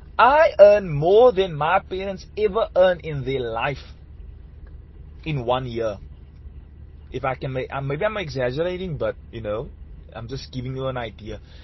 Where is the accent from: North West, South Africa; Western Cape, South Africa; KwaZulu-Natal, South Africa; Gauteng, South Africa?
Western Cape, South Africa; Ravensmead; I grew up in Ravensmead.